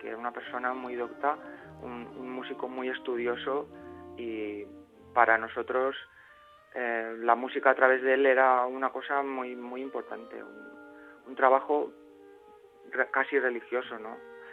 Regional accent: Valencian Community, Spain; Sí, los otros cuatro somos valencianos.

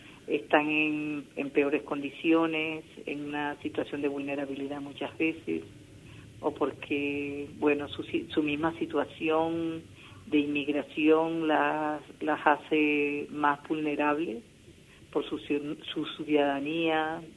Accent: Colombia; now in Valencia, Spain; soy colombiana, lo venía haciendo desde mi país

